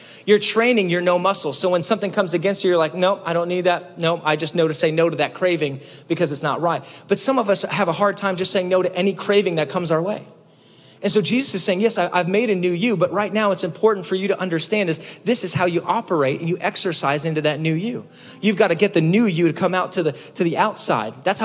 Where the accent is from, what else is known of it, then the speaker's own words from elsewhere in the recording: Scranton, Pennsylvania, United States; also born or lived in Philadelphia; You know, I'm from Pennsylvania, Scranton, Pennsylvania. I lived in Philadelphia for a while, and yes, The Office, right?